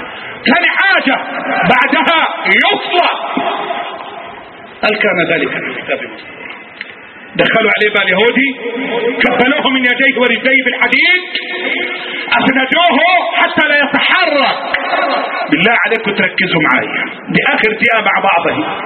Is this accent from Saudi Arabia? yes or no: no; Egypt; اللهم احفظ بلدنا مصر.